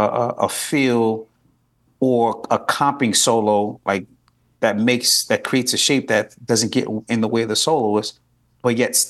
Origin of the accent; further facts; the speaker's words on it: Miami, Florida, United States; first language Haitian Creole; English is a second language; Born, raised there. Both, but my first language was Creole because my mom and dad, my mom moved here maybe a few months before I was born